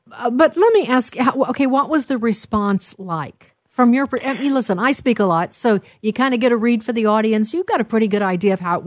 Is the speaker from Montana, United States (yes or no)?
no; Wheaton, Illinois, United States; Wheaton College is located in the suburbs of Chicago. Actually, I'm from Wheaton. I raised my children in Wheaton.